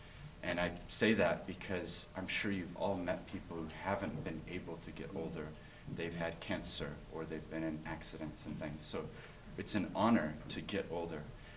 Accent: New Zealand; also born or lived in United States; I'm from America originally. I was born there, but my parents moved us as a family in 1983 to New Zealand. So I was only 7 years old. So I actually grew up here in New Zealand.

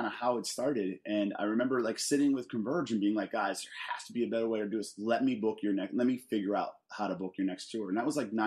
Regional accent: East Coast, United States; But I'm from the East Coast, remember?

